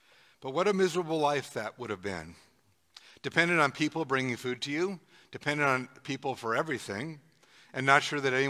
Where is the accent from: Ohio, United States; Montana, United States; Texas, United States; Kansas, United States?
Montana, United States; I grew up in Montana around grizzly bears.